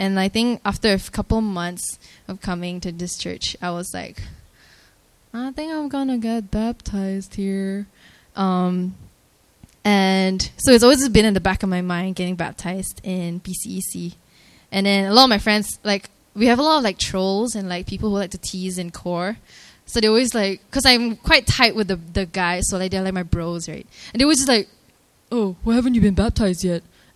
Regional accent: Malaysia; So my background, I'm from Malaysia. I don't know if you guys can tell. My accent comes out when I'm really, really excited.

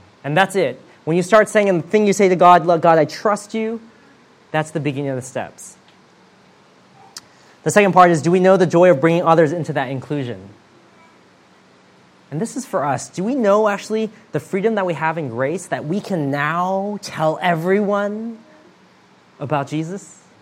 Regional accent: United States; moved away; When I first came to this country from the States, growing up in America, there's a lot of churches in the city I grew up

